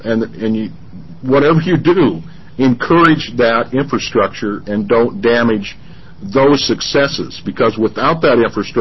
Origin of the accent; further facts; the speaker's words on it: Oregon, United States; So what a pleasure it is, and how proud I am to be from Oregon.